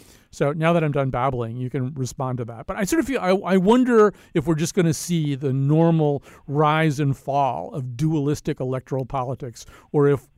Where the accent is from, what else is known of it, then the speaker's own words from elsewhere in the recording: United States; I sort of wonder what I'll see in what remains of my time as an American.